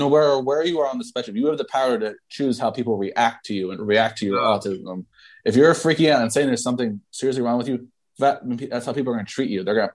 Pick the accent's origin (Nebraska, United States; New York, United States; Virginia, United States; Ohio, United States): New York, United States; New York City; and I'm from New York City, like, you think you're strange? Like, you should spend a week in my own neighborhood.